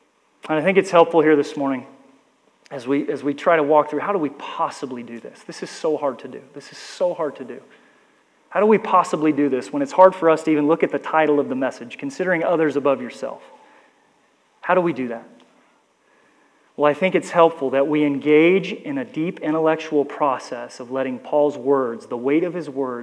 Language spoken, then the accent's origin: English; Oklahoma, United States; Most of you know I grew up in Oklahoma.